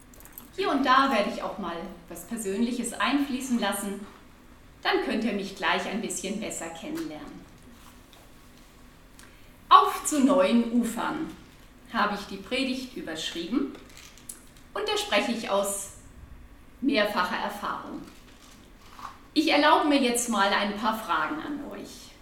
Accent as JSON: {"language": "German", "town": "Rendsburg", "region": "Schleswig-Holstein", "country": "Germany", "tie": "born or raised there", "said": "Ich bin geboren und aufgewachsen in Rendsburg und im Januar hierher in meinen Heimatort zurückgekehrt."}